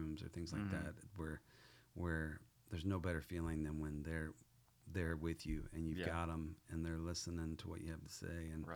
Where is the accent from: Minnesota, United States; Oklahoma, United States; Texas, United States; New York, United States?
Texas, United States; The Woodlands; also born or lived in Houston; So I was born in Houston. My mom's from Houston. And I grew up there, and my dad's from Waco, Texas.